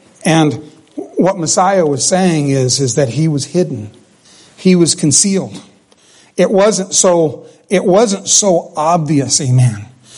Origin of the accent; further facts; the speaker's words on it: Chowchilla, California, United States; Chowchilla is kind of my hometown. I wasn't born there, but I grew up there.